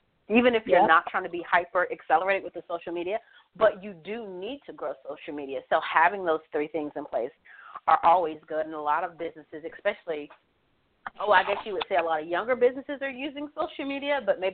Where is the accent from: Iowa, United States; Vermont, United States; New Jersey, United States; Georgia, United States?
Georgia, United States; My home state.